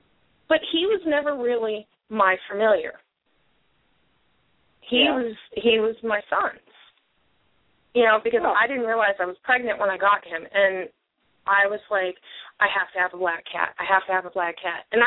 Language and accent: English; California, United States; I'm from California, so I stick on these words and I keep using them till I annoy myself.